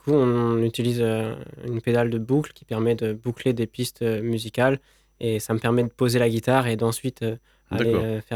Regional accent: Occitanie, France; On est du Gard et du coup, on a envie de porter ça dans le Gard.

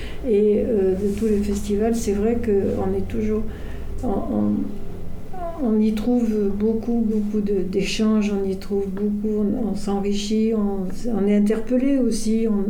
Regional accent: Cannes, Provence-Alpes-Côte d'Azur, France; je suis née à Cannes, j'ai grandi avec le festival.

